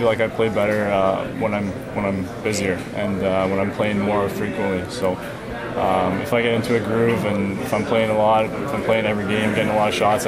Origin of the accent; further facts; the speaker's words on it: Thunder Bay, Ontario, Canada; The off season I'm just going to go back to my hometown of Thunder Bay and train and get ready for training camp.